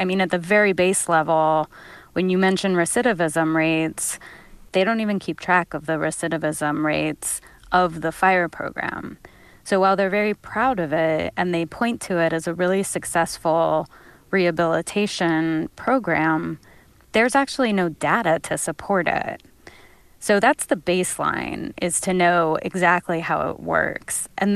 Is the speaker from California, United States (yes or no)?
yes; Oakland, California, United States; born there; I was born in Oakland, and it was shocking to see homes in the Bay Area leveled, the ground blackened.